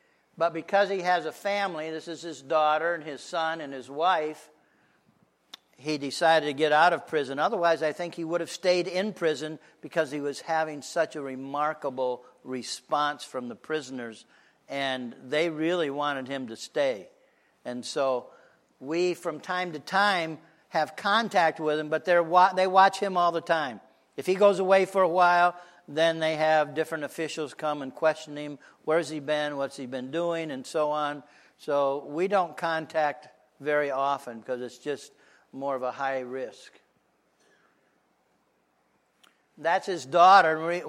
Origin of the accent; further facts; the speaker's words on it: Perry, Michigan, United States; But probably in this housing area, there are more people than in my hometown of Perry, Michigan.